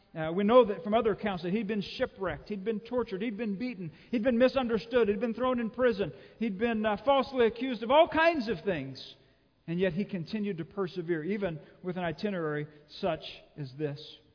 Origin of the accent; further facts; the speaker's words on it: Texas, United States; You know, you got to remember, I grew up in Texas and we had counties.